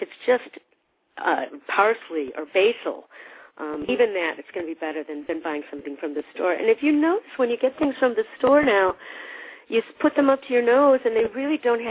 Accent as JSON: {"language": "English", "town": "Chicago", "region": "Illinois", "country": "United States", "said": "I'm from Chicago."}